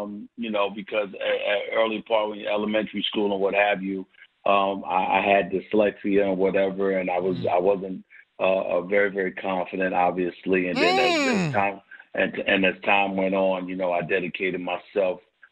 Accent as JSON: {"language": "English", "region": "New York", "country": "United States", "moved": "yes", "lives_now": "Philadelphia, United States", "said": "But then I came from New York to Philly."}